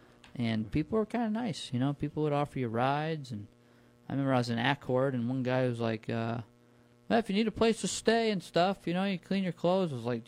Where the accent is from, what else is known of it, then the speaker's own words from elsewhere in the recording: New Paltz, New York, United States; walk from Arkville to where I grew up in New Paltz.